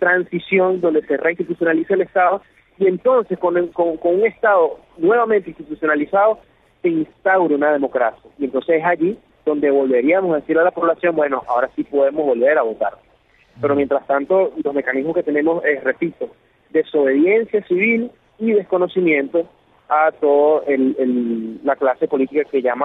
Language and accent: Spanish; Venezuela; Mire, yo como venezolano